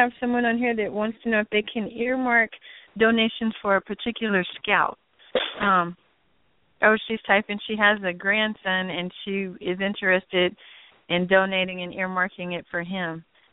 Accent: El Paso, Texas, United States; he's with the WAPAHA district out of the Yucca Council in El Paso, Texas, which is my hometown.

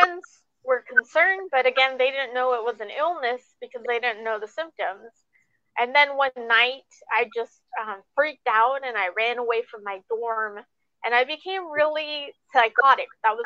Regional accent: United States; born there; I'm Pakistani. I was born in America, though.

